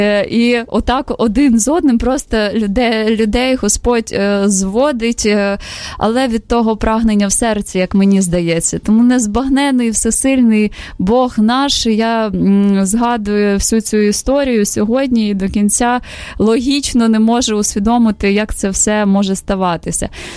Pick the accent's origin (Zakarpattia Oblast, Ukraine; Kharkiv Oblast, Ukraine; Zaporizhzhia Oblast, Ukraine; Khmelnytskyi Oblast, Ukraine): Zaporizhzhia Oblast, Ukraine; Zaporizhzhia; born there; Запоріжжя, це моє рідне місто, де я народилася